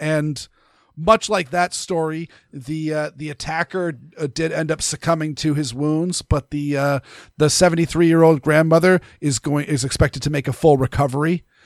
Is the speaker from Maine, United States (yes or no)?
yes; Maine, United States; And growing up in Maine, I knew a ton of people that was their thing.